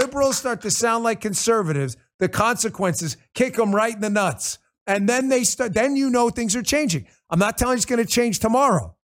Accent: New York City, New York, United States; I grew up in New York City, and I ran for office in Maryland twice.

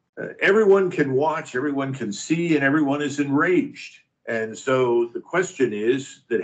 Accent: United States; But I'm not an Israeli, but I am an American.

